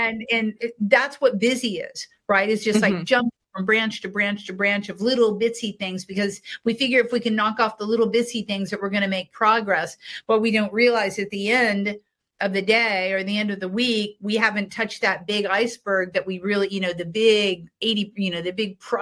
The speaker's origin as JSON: {"language": "English", "region": "Ohio", "country": "United States", "said": "my husband is from California. I'm from Ohio."}